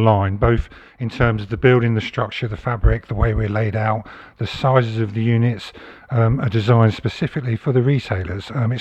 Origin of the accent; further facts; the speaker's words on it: Guildford, South East England, United Kingdom; I was born and bred in Guildford.